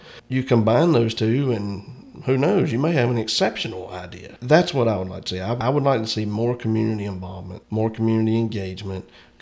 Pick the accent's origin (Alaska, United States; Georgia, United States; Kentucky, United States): Georgia, United States; Royston; I was born and raised in Royston.